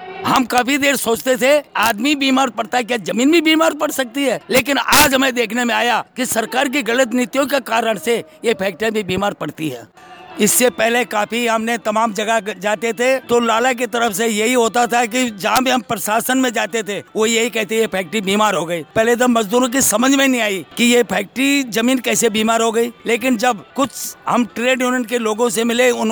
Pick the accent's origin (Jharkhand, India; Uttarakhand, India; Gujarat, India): Uttarakhand, India; now in Narela, India; मैं सबसे पहले उत्तराखंड का रहने वाला था, अब मैं नरेले में रहता हूँ।